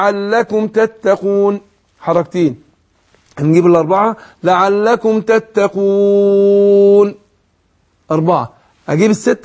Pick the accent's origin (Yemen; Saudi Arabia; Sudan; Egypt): Egypt; يعني ده معلش بالصلاح عندنا في مصر ان هو بيعجن في الايه في القراية